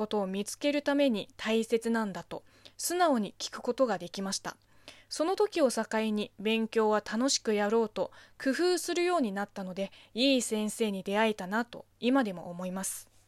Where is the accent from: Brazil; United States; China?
China; Japanese is a second language; now in Japan; 。この番組は中国生まれ中国育ちの私 … がリスナーさんの質問に答えていく